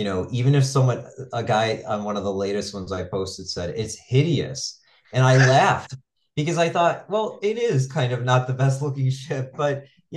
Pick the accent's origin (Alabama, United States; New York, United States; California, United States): New York, United States; Buffalo; I'm from Buffalo, New York, so winters in Buffalo, you usually have some spare time at your disposal